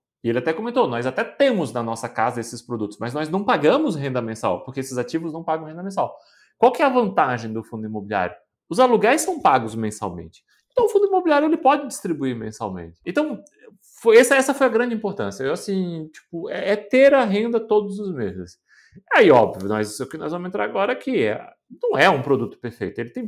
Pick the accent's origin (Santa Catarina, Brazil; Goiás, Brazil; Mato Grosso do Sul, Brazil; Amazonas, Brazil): Santa Catarina, Brazil; Florianópolis; Eu sou de Floripa, moro em Floripa, mas o pessoal daqui diz que eu não tenho sotaque daqui